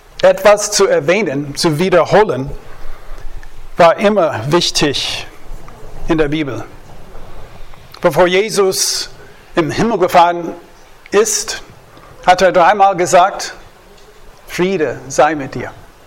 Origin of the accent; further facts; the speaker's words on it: United States; German is a second language; War sehr komisch für uns als Amerikaner.